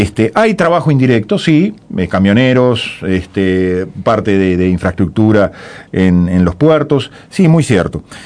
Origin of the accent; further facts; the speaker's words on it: Fray Bentos, Río Negro, Uruguay; Yo conozco muy bien lo que es Fray Bentos, viví toda mi niñez en Fray Bentos. No soy fraiventino, pero me considero casi un fraiventino.